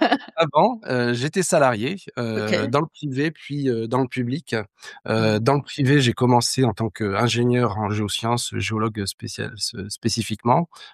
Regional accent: New Caledonia; born there; also born or lived in France; je suis en Nouvelle-Calédonie, je suis né en Nouvelle-Calédonie, j'ai fait mes études en France, et puis j'ai pas mal travaillé à l'étranger

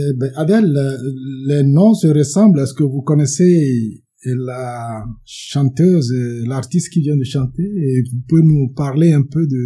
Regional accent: Togo; comme chez moi au Togo, l'éducation se fait avant par tout le monde.

